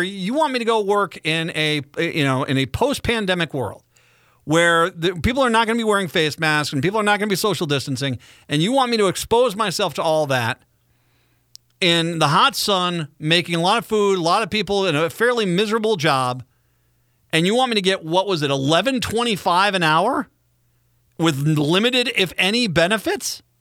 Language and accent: English; Minnesota, United States; I'm, though, one of those people. I'm a Minnesotan.